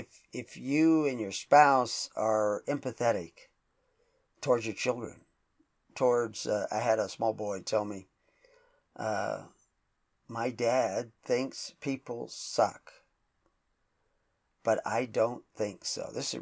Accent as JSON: {"language": "English", "region": "the South", "country": "United States", "tie": "born or raised there", "said": "That's a Southern expression. I grew up in the South"}